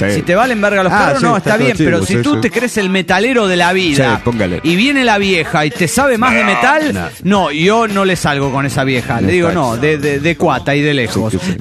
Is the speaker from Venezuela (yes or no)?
no; Juliaca, Puno, Peru; Hola, soy el vago de Juliaca, Perú.